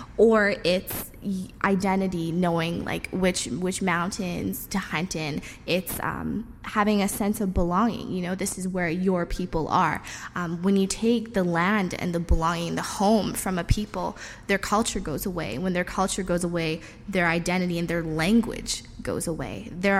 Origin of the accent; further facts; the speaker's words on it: Edmonton, Alberta, Canada; I grew up in Edmonton. And every summer when I was younger, we would go up to Dease Lake and visit my grandmother.